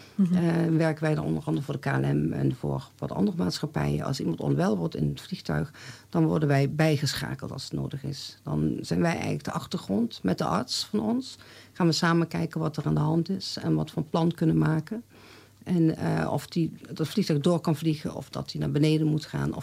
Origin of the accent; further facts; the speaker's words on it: Heerlen, Limburg, Netherlands; Ik heb een opleiding in Zuid-Limburg gedaan, want daar kom ik vandaan uit Heerlen.